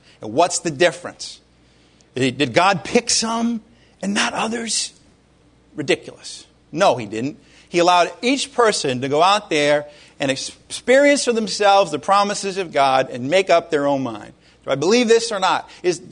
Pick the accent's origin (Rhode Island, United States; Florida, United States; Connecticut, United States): Rhode Island, United States; about the size of my home state, Rhode Island, for 40 years.